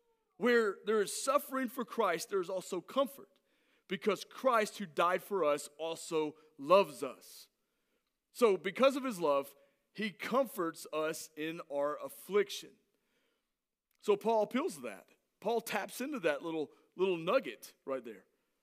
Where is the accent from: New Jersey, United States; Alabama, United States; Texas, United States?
Alabama, United States; Some of you might have called me on it, saying it wrong, but I'm just from Alabama and I don't care.